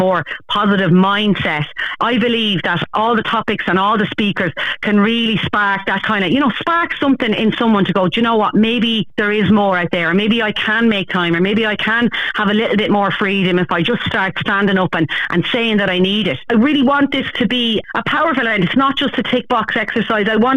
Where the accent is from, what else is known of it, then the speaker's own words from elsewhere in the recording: Westmead, New South Wales, Australia; from Westmead, an early years worker